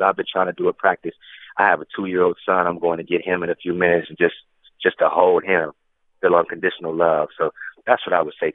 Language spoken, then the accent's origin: English; Saint Paul, Minnesota, United States; know that's from my community, my neighborhood. You know, their family is super close to my family. We're all from the Rondo community.